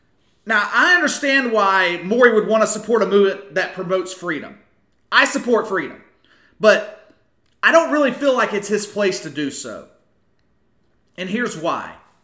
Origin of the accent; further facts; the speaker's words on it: United States; born there; I'm glad that I was born in America. I consider myself blessed to be born in this country.